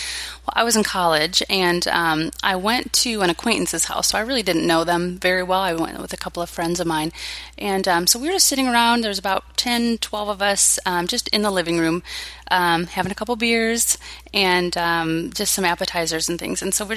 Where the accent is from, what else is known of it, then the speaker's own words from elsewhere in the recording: Chicago, Illinois, United States; also born or lived in Texas, United States / Wisconsin, United States; now in Maricopa County, United States; But I grew up in the Chicago area. I was born in Texas, but left when I was about 5, and so all my roots are there. And then I grew up in the Chicago suburbs, and then spent about 10 years in Wisconsin.